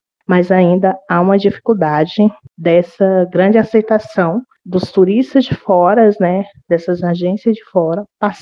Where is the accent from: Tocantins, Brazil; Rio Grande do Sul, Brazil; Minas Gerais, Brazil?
Tocantins, Brazil; São Félix do Tocantins; sou do Quilombo Povoado Prata, município de São Félix, na região do Jalapão.